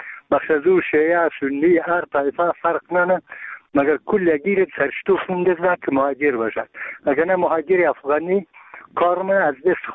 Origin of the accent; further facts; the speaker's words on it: Bamyan, Afghanistan; ما یک تن از بامیانیم